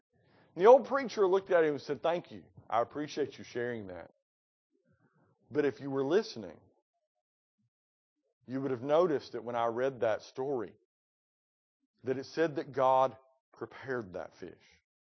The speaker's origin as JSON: {"language": "English", "region": "Appalachia", "country": "United States", "tie": "born or raised there", "said": "I grew up in the Appalachians, and I could see it happening."}